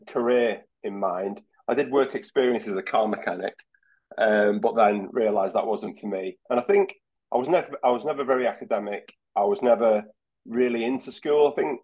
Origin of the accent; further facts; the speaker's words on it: Blackpool, North West England, United Kingdom; growing up in South Shore Blackpool, you know, it's not the most, you know, salubrious of areas.